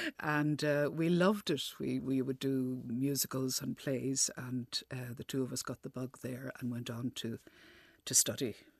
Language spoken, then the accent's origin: English; Dublin, Leinster, Ireland; I grew up in Ranelagh. I grew up in a very interesting old house in Oakley Road in Ranelagh